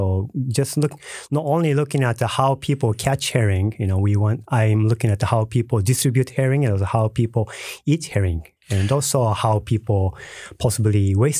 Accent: Japan; English is a second language; Yes. I'm from Japan and I'm an anthropologist.

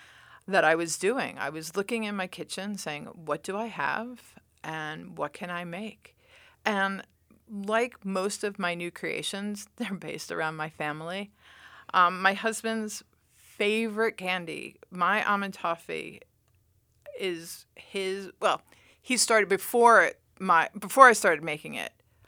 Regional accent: New York, United States; I'm from New York.

